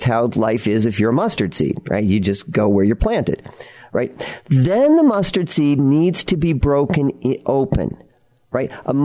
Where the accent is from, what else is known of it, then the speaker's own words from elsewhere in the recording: Pella, Iowa, United States; I grew up in Iowa, and in Pella, Iowa, right, they used to have